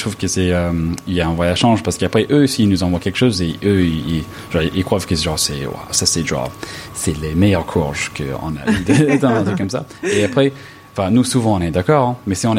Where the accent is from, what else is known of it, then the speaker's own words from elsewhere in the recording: Los Angeles, California, United States; moi, je viens de Los Angeles.